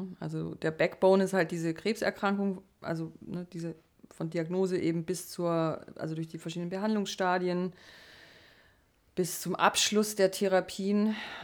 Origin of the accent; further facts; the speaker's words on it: Baden-Württemberg, Germany; also ich bin im Schwarzwald aufgewachsen